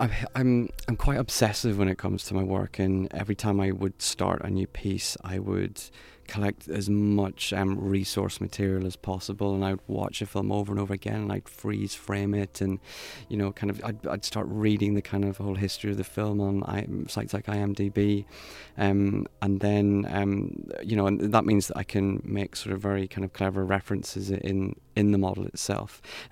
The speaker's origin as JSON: {"language": "English", "region": "Northern Ireland", "country": "United Kingdom", "tie": "born or raised there", "said": "growing up in Northern Ireland. I mean, you know, it was a mixed time, but I lived in a predominantly Catholic area and it was rife with superstition."}